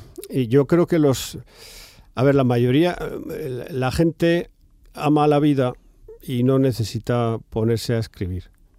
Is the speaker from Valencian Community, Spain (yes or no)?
no; Barbastro, Aragon, Spain; en mi pueblo, en Barbastro, yo viví los 18 primeros años de mi vida y allí se forjó todo, mi identidad, mis emociones